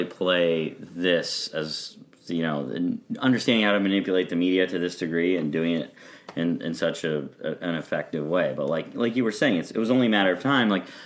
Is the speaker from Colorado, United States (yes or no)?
yes; Colorado, United States; and I'm from Colorado, that doesn't freak me out